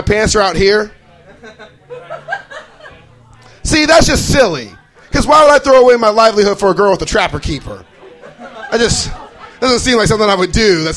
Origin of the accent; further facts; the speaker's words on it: Boise, Idaho, United States; moved away as an adult; I moved out here in 2007 because my buddy Chris McConnell, who I grew up with in Boise, lived out here. And I was like, I need to get the hell out of Boise.